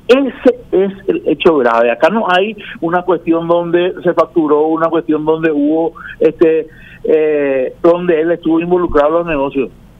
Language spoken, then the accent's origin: Spanish; Lambaré, Central, Paraguay; yo que soy de Lambaré